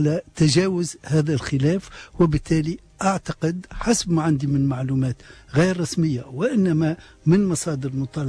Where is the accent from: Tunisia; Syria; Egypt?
Tunisia; أنا كتونسي مواطن